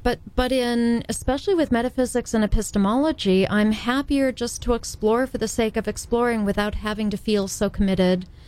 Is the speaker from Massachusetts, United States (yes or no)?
no; Indiana, United States; born or raised there